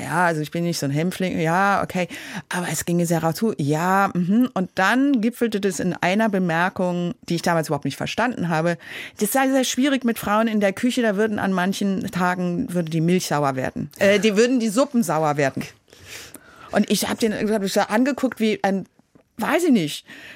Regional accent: West Berlin, Berlin, Germany; Und ich bin in West-Berlin aufgewachsen, sehr behütet, habe immer zu Hause gewohnt

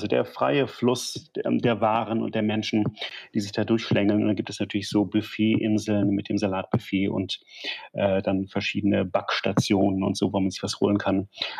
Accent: Berlin, Germany; als Berliner

